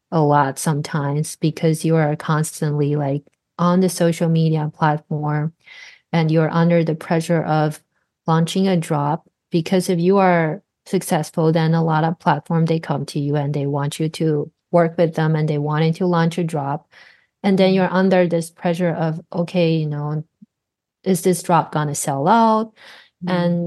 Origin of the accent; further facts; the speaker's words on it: Taiwan; now in United States; I am originally from Taiwan and I have been here for 12 years.